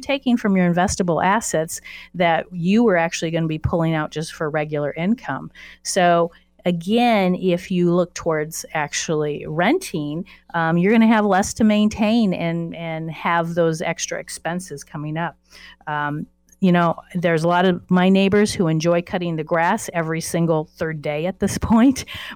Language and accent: English; California, United States; Well, I came from California, and trust me, we did see a lot of appreciation out in California, but that is not the norm.